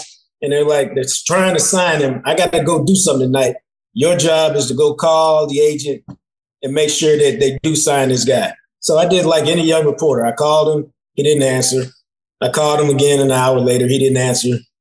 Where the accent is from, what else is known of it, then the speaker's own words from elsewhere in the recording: Dallas, Texas, United States; I grew up in Dallas, and I just could not see myself in a small city.